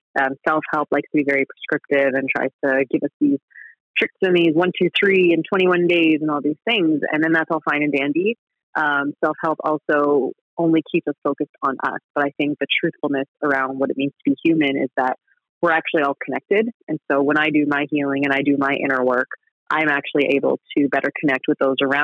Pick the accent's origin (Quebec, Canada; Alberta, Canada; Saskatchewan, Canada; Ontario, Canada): Ontario, Canada; Sault Ste. Marie; I grew up in Northern Ontario in Sault Ste. Marie, which is about 8 hours northwest of Toronto. We're kind of nestled in between the Great Lakes, and we actually sit on the border of Michigan.